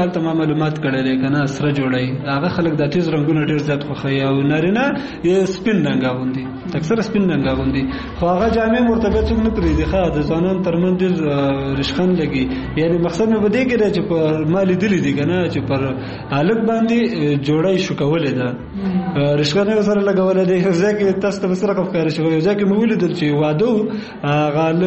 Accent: Kunar, Afghanistan; زه اصلا د کونړ ولایت اوسیدونکو یم

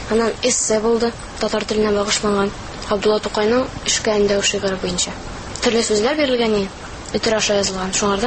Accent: Kurgaly, Tatarstan, Russia; Презентация үзебезнең туган ягыбыз Қорғалы турында ясадык без ишебездә.

